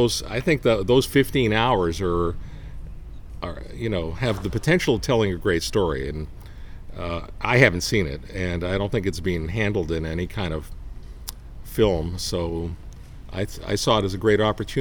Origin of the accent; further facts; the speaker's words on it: Toronto, Ontario, Canada; Well, I think Cleveland is becoming something like my hometown Toronto has become over the years